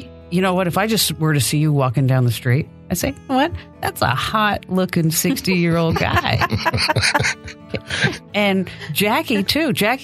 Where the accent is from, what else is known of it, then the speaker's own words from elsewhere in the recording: New Jersey, United States; Does anybody know I'm really from New Jersey?